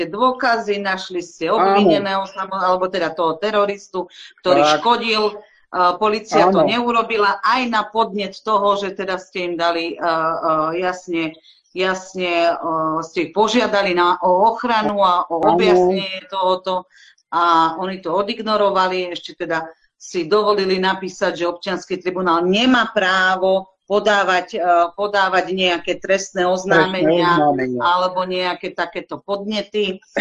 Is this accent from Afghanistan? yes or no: no; Austria; now in Slovakia; keď som prišla pred, neviem, koľko to je teraz presne, 8, 9, 7, neviem, rokov na Slovensko, ja som bola z Rakúska, zdravá ako ryba.